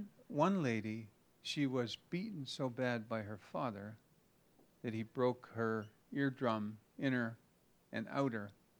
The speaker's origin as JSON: {"language": "English", "region": "England", "country": "United Kingdom", "said": "Now, I'm English, and we were in places that there, honestly, there are people who cannot speak a word of English."}